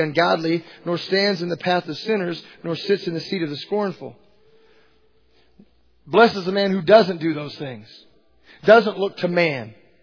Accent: Pekin, Illinois, United States; born there; also born or lived in Lincoln, Illinois / Lawrence / Dodge City / Quad Cities; I was born in Pekin, Illinois. We moved to Lincoln, Illinois. My dad was a basketball coach. We lived in Lawrence. We lived in Dodge City.

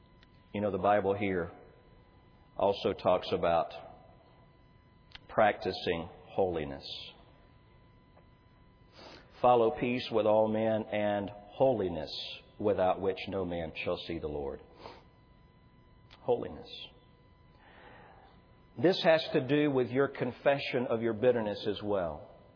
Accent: Georgia, United States; When my family and I used to travel in evangelism, I grew up in Georgia.

